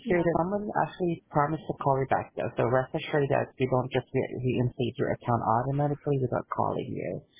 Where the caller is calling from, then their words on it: Philippines; English is a second language; So, to be honest, I'm calling from the Philippines.